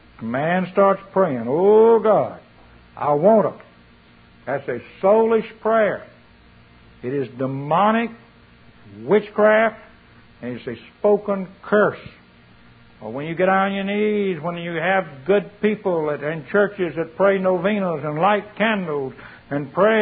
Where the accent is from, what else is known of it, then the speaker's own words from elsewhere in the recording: the South, United States; I remember I was raised in the South.